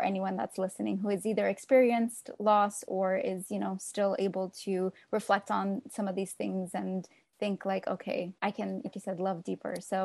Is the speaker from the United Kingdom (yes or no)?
no; Yemen; in Yemeni, and we're from Gibeon.